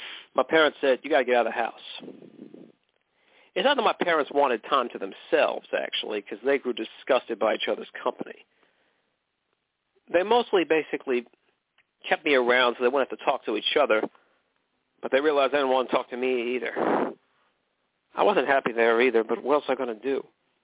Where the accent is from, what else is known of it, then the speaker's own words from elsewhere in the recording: McKinleyville, California, United States; I'm from McKinleyville, California. McKinleyville. Horses have the right of way.